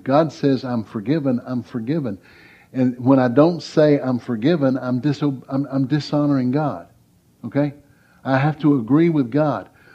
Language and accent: English; Mississippi, United States; I was raised in Southwest Mississippi where a lot of people's first words was an ugly one.